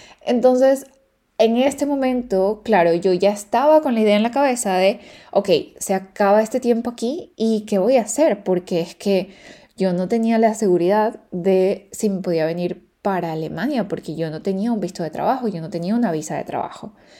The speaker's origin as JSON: {"language": "Spanish", "country": "Ecuador", "moved": "yes", "lives_now": "Berlin, Germany", "said": "tengo un año en Berlín, lo que es loquísimo para mí. Es loquísimo porque yo desde que salí de Ecuador no he estado en ninguna ciudad por más de 6 meses."}